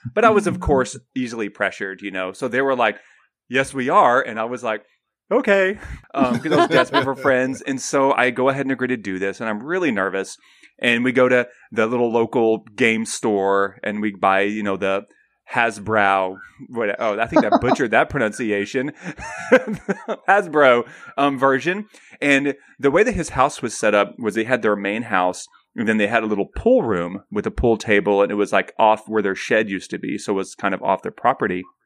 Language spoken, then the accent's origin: English; Texas, United States; And I say y'all because I'm from Texas.